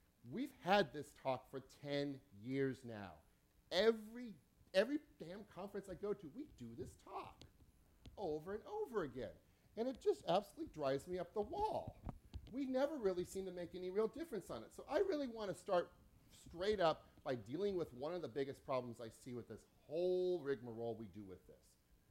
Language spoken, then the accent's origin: English; Seattle, Washington, United States; I'm from Seattle, right? Okay. Seattle's a little liberal. I'm a little liberal. Seattle's very liberal.